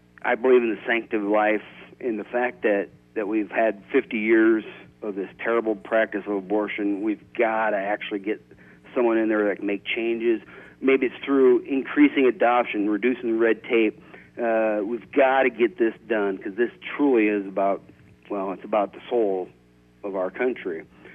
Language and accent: English; Irwin, Iowa, United States; also born or lived in Harlan; My background is I was born in Harlan and raised in Irwin. I grew up probably a lot like most of your listeners, working pretty hard, walking beans.